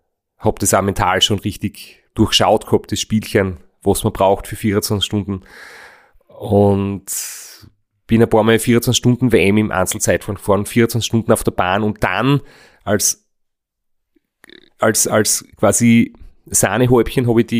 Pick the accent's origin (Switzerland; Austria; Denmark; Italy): Austria; und natürlich halt auch, dass ich aus Österreich bin und so.